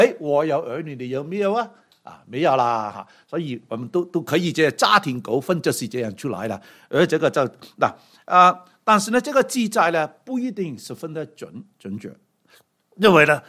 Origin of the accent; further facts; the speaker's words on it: Guangdong, China; 这个我们广东人说他是大太太，对吗？